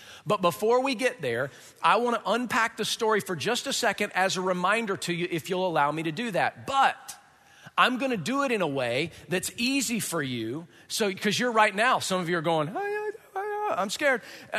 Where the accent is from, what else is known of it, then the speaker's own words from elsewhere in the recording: North Tonawanda, New York, United States; I'm not Jewish. I'm from North Tonawanda.